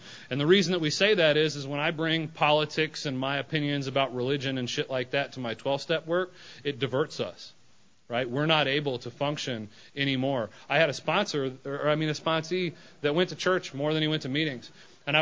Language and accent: English; Denver, Colorado, United States; that I work in the substance abuse treatment field. I'm from Denver, Colorado.